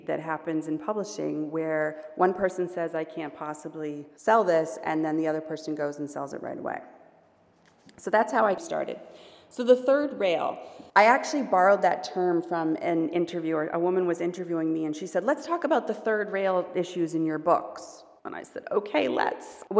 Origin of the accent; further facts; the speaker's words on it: Boston, Massachusetts, United States; now in Seattle, United States; I live in Seattle now, but I was living in Seattle at the time, but I'm from Boston.